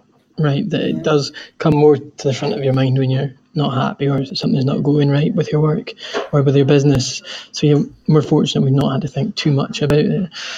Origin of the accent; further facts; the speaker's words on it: Thurso, Scotland, United Kingdom; We grew up here. I'm from Thurso. My wife's from Dunnet, and it's just a beautiful part of the world.